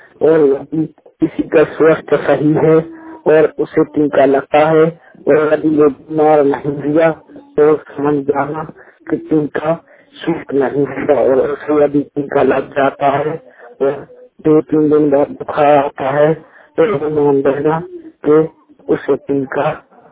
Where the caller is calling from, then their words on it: Uttar Pradesh, India; उत्तर प्रदेश से … 1 जून 2021 दिन मंगलवार। आज हमारे गांव में कोरोना वैक्सीन का टीका लग रहा है